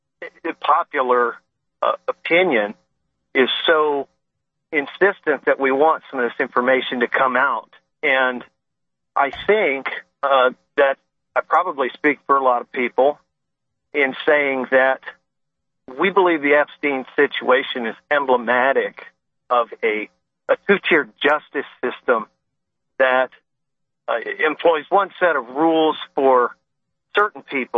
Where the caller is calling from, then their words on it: Columbus, Ohio, United States; And of course I'm calling from Columbus, Ohio